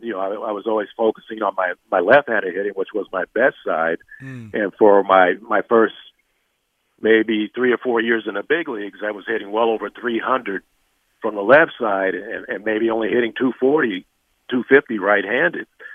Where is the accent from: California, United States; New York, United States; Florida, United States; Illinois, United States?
California, United States; Los Angeles; I'm from Los Angeles, and Billy had promised me that I was going to play in that series